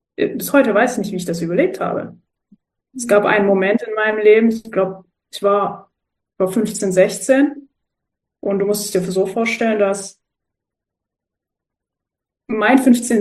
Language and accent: German; Germany; meine Eltern kommen aus der Türkei, ich bin in Deutschland geboren. Bin türkisch aufgewachsen, würde ich sagen, aber halt mit einem deutschen Mindset.